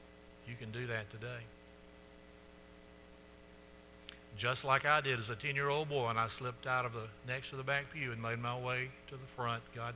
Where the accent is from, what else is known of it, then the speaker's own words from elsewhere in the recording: Florala, Alabama, United States; When I was a child growing up in Florella, Alabama